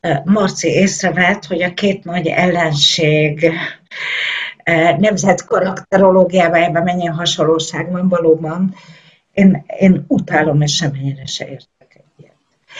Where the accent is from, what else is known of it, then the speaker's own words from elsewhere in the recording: Transdanubia, Hungary; én magam Dunántúli vagyok.